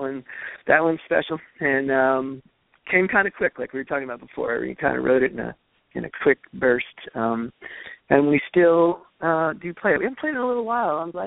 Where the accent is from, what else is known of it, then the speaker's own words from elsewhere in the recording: New York, United States; my brother and I grew up in Westchester County and went to high school in Nerschelle.